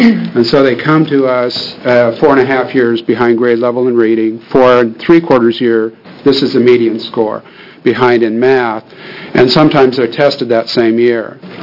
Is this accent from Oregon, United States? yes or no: yes; Roseburg, Oregon, United States; I'm from Roseburg, Oregon.